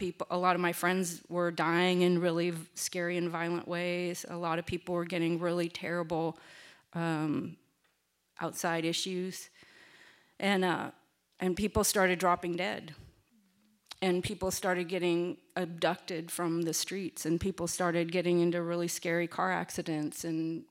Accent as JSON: {"language": "English", "town": "Seattle", "region": "Washington", "country": "United States", "tie": "born or raised there", "said": "I grew up in Seattle, born and raised Seattleite."}